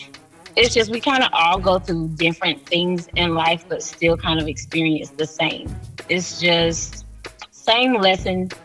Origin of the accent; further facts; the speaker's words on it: the South, United States; I'm from the South, so.